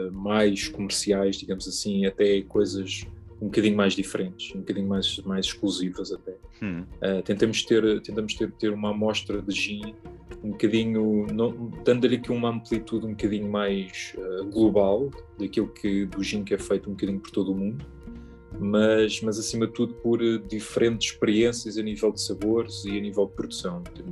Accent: Portugal; conseguimos fazer, enquanto portugueses, conseguimos fazer uma coisa muito interessante

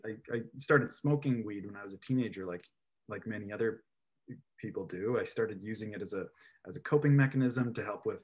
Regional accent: Toronto, Ontario, Canada; I grew up watching it was Channel 44 for me in the Greater Toronto area.

